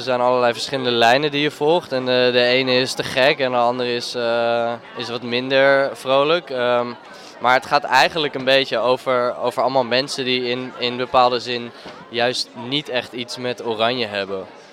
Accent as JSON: {"language": "Dutch", "town": "Zwijndrecht", "region": "South Holland", "country": "Netherlands", "said": "ik kom uit Zwijndrecht."}